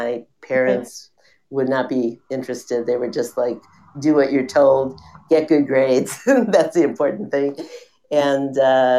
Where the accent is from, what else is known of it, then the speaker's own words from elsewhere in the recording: Chicago, Illinois, United States; I was born and raised in Chicago, and I grew up in a Jewish neighborhood. I'm Jewish and was raised in a very fairly traditional way.